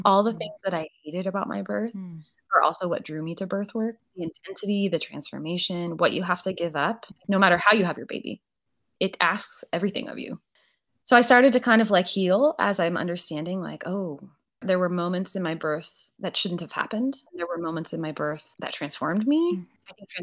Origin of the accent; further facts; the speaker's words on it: California, United States; I'm originally from California